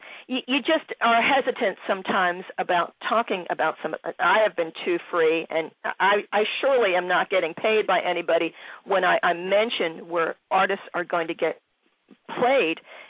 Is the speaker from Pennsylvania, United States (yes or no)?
yes; Philadelphia, Pennsylvania, United States; We talk about this all the time in Baltimore and in D.C. and Philly, my hometown, as well.